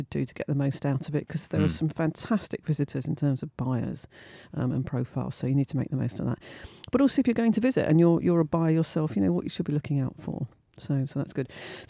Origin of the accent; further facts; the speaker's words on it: London, United Kingdom; I'm from London, yeah.